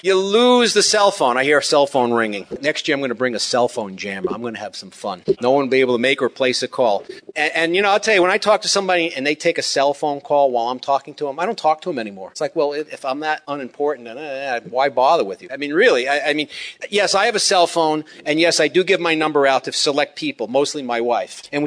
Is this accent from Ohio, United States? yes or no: yes; Cincinnati, Ohio, United States; I know I love to make fun of Midwestern accents. You know, I'm from Cincinnati and all.